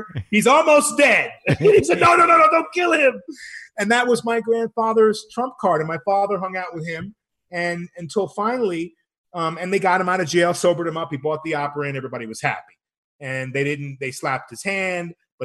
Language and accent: English; Rome, Lazio, Italy; also born or lived in Copenhagen, Denmark; I grew up in Rome. I was born in Copenhagen, Denmark.